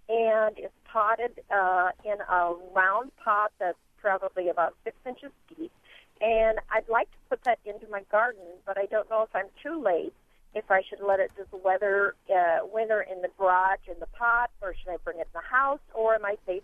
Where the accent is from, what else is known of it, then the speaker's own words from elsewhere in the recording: Cedar Rapids, Iowa, United States; My garden is very well, I'm from Cedar Rapids, but my garden is very well, it does not get really brutal and cold in the winter